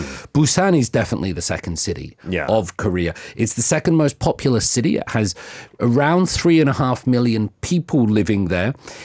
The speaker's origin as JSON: {"language": "English", "country": "United Kingdom", "said": "So we come from the United Kingdom and we have so many big cities."}